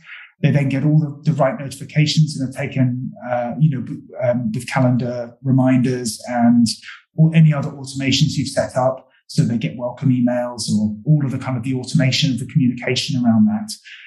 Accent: England, United Kingdom; And as an English person, that's absolutely excruciating.

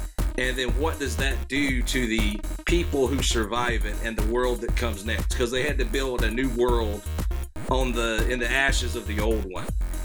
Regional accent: South Carolina, United States; We're both from South Carolina. So, like, we've played music all around this area

